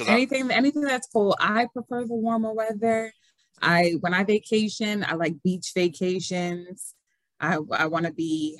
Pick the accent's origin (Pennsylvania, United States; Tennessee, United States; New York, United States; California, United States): Pennsylvania, United States; Philadelphia; Oh, and Philadelphia. I can't forget my hometown.